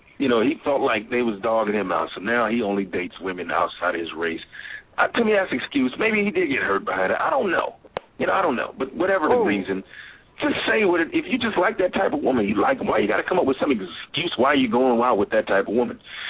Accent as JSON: {"language": "English", "town": "Kansas City", "region": "Missouri", "country": "United States", "tie": "born or raised there", "said": "I grew up in a time in the 60s and 70s. And, you know, I grew up in Kansas City, so it was a little different for me."}